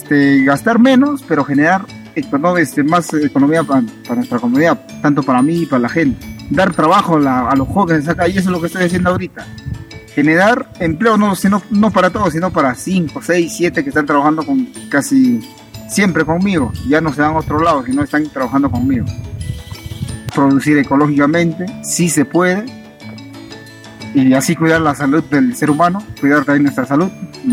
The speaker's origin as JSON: {"language": "Spanish", "town": "Mayacayán", "region": "Ancash", "country": "Peru", "also_born_or_lived": "Lima", "said": "vivo en el centro poblado de Mayacayán, distrito de La Merced, porque retorné de Lima a mi pueblo, acá en Mayacayán. Bueno, yo trabajaba en Lima para una empresa."}